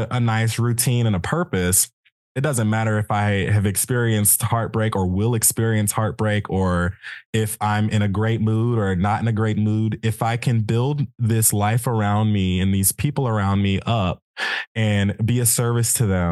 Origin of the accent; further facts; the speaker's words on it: Madison, Mississippi, United States; After I finished at the University of Southern Mississippi, I came back to my hometown. None of my friends are back yet. And then it's also Madison is sort of expensive to live in.